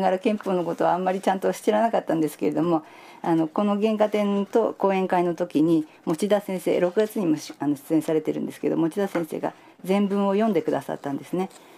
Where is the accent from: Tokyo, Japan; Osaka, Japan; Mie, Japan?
Tokyo, Japan; で、私は東京の出身なんですが、